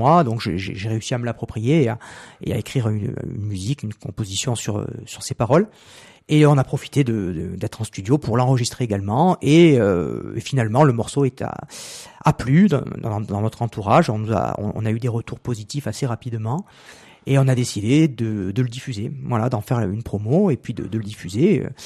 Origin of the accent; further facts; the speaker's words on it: Marseille, Provence-Alpes-Côte d'Azur, France; Comme vous le disiez, je suis marseillais